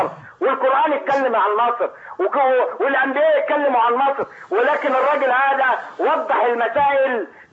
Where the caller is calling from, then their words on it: Jordan; أنا من الأردن بحكي.